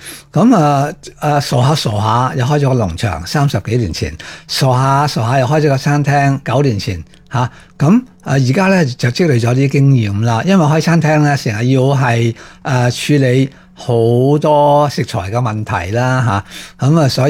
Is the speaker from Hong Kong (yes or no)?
yes; Hong Kong; 我哋香港人